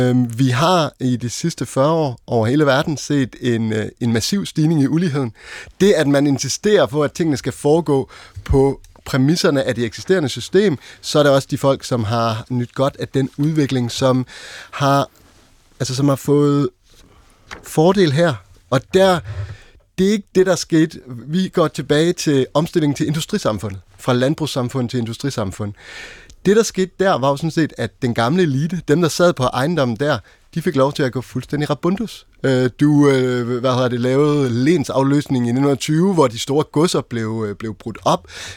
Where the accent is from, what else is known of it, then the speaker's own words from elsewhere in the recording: Central Denmark Region, Denmark; altså jeg kommer fra Midt- og Vestjylland, der er proppet med vindmøller